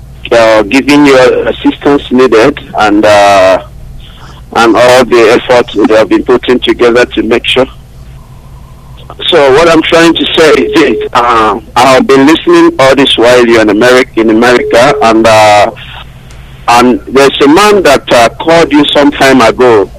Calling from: Malaysia; I am calling from Malaysia.

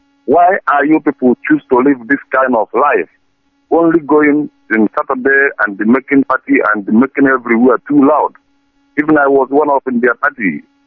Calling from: Oldenburg, Lower Saxony, Germany; I'm calling from Oldenburg, Germany.

